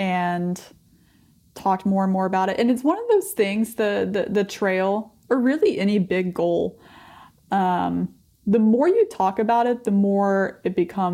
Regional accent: Charlotte, North Carolina, United States; So I met Stuart. We're both from Charlotte, North Carolina.

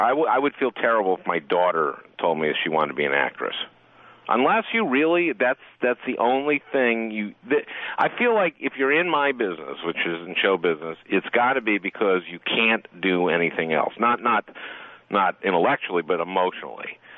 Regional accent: Minnesota, United States; I'm from Minnesota, and we are so proud.

